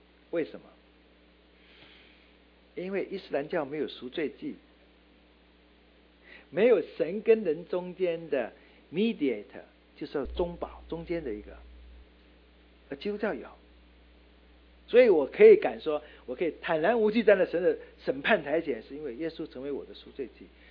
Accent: Quanzhou, Fujian, China; 就在我们家乡，信不信由你。福建泉州的回民

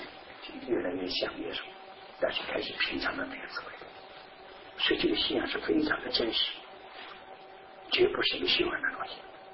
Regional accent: China; 我说我是大陆人

